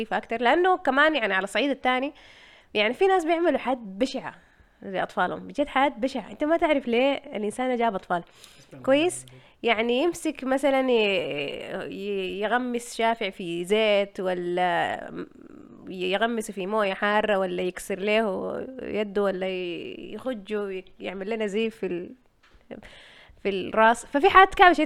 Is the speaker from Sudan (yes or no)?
yes; Sudan; احنا عندنا في السودان مثلا ممكن يعني لحد يعني عمر معين